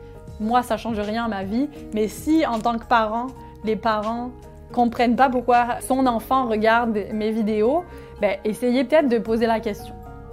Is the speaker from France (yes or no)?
yes; France; je suis française